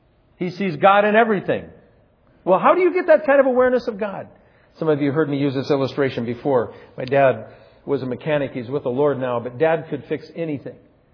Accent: South Dakota, United States; I grew up in South Dakota where it's winter, 9 months out of the year, I think.

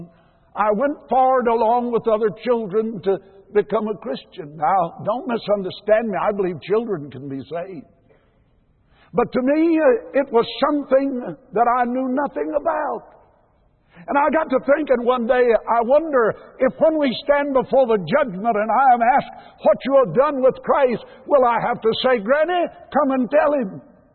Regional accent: Highlands, North Carolina, United States; born there; I was born in 1934 in Highlands, North Carolina.

